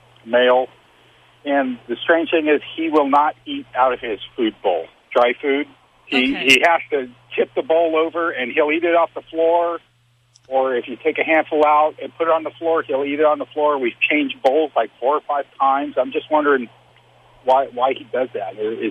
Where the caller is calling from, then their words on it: Oregon, United States; From Southern Oregon.